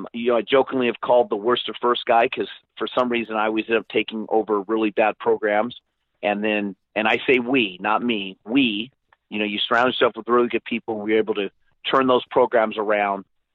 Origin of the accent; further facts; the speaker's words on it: Porterville, California, United States; And my hometown, Porterville, the job opened up, and they actively recruited me, and I went there.